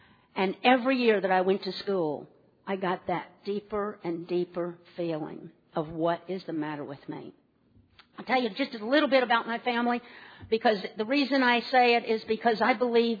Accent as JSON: {"language": "English", "region": "South Carolina", "country": "United States", "tie": "born or raised there", "said": "I grew up in South Carolina, the codependent state."}